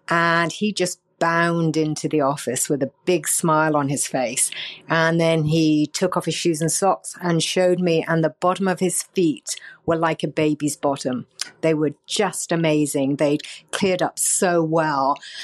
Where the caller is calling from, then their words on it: Salmon Arm, British Columbia, Canada; I'm calling from Salmon Arm, British Columbia.